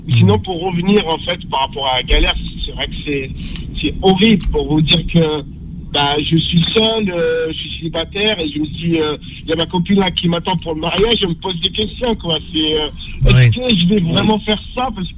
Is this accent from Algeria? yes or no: yes; Algeria; now in France; Ben, je suis en France, je suis venu d'Algérie il y a presque 10 ans.